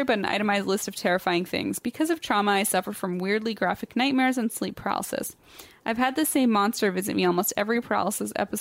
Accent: Leesburg, Virginia, United States; I'm a fellow Nova native, born and raised in Leesburg, Virginia.

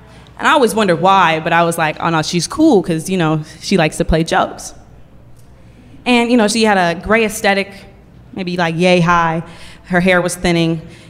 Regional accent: Oakland, California, United States; And I'm from Oakland.

